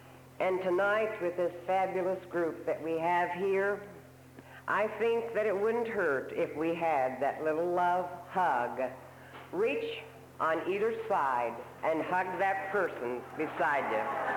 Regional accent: Wilkinson, West Virginia, United States; I am from Wilkinson, West Virginia, which is a little suburb of Logan, West Virginia.

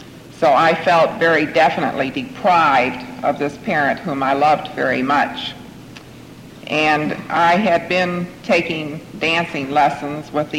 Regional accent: Laurel, Maryland, United States; from Laurel, Maryland

